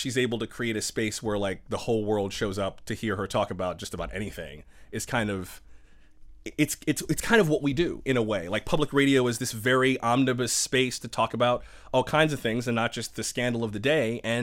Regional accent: Florida, United States; Singer Island was closest. I didn't go to the beach that often, but Singer Island I always loved.

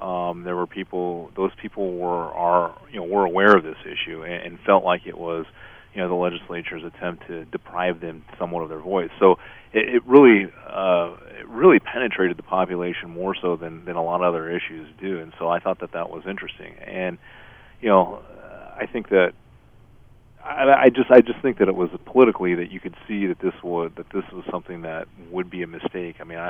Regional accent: Colorado, United States; in California, and I'm from Colorado

